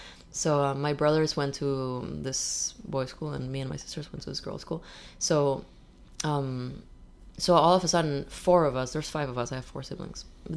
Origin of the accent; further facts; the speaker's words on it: Peru; moved away as an adult; Well, I grew up in Peru. I am from Peru, and I was there until I was 20 years old.